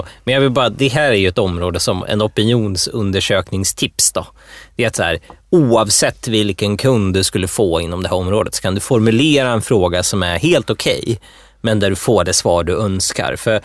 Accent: Sandviken, Gävleborg County, Sweden; det finns ju Sandviken då, en nära kommun där jag växte upp.

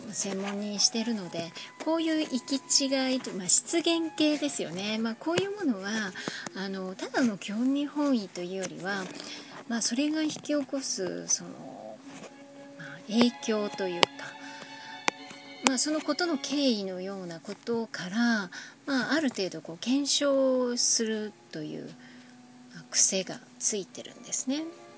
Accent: Kyushu, Japan; 私も九州出身で

